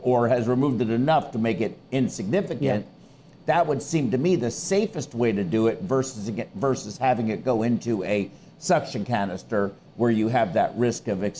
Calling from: Portugal; So I'm sorry, I'm watching you from Portugal.

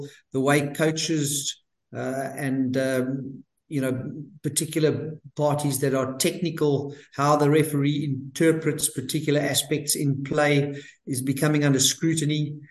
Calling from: Gqeberha, Eastern Cape, South Africa; I'm in a place that very few English people will be able to pronounce. It's called Gqeberha, but it used to be the old Port Elizabeth.

